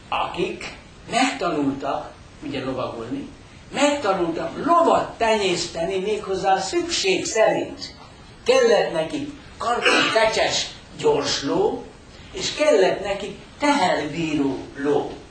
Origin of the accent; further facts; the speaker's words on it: Zala, Hungary; Még kisgyerek voltam, nagyon szerettem, ugye Zalai vagyok